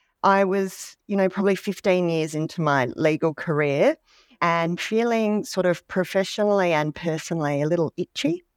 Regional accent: Adelaide, South Australia, Australia; also born or lived in Sydney; I was born and raised in Adelaide, and that's where I did my education and also my law degree.

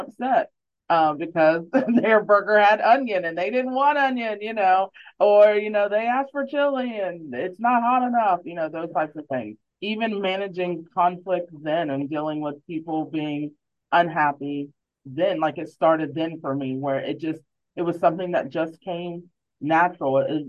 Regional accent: Parkersburg, West Virginia, United States; It was at in my hometown, Parkersburg, West Virginia, and my cousins actually worked there.

